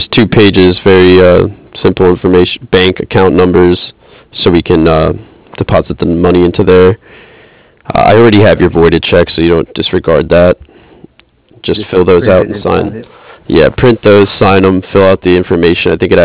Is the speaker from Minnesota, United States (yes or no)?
no; New York, United States; now in San Diego, United States; I moved out here. I was originally from the New York area, and I was just tired of the cold. Couldn't do it anymore.